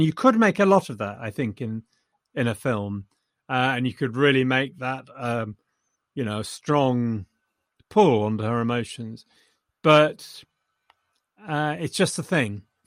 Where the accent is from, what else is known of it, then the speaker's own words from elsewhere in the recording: England, United Kingdom; I'm too English to enjoy that.